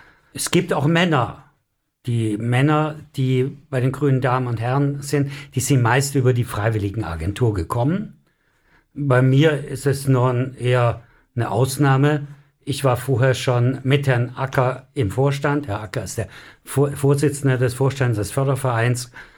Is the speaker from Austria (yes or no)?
no; Southern Germany, Germany; Ich komme auch aus Süddeutschland